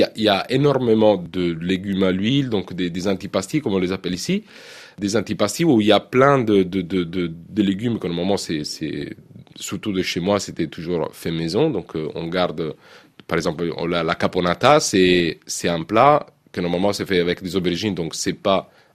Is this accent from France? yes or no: no; Sicily, Italy; born there; je suis né en Sicile, de père et mère sicilien, mes tantes, etc. Donc on a des traditions siciliennes.